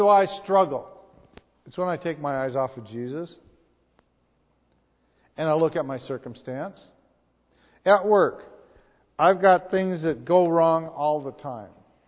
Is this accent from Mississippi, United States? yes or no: no; North Dakota, United States; I grew up in North Dakota. When I grew up in North Dakota, pretty much everybody went to church in my little hometown.